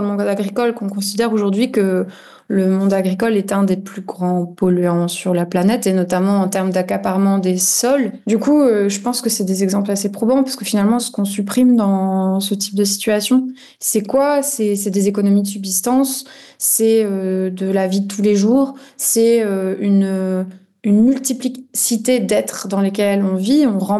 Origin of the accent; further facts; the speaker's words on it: Brittany, France; je travaille en Bretagne, je suis bretonne et je travaille au pays, entre guillemets